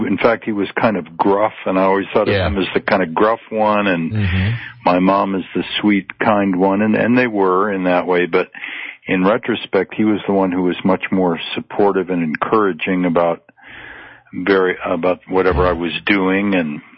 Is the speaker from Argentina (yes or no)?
no; Las Vegas, New Mexico, United States; Yeah, and my trip over from Santa Fe to Las Vegas, New Mexico, my hometown where he was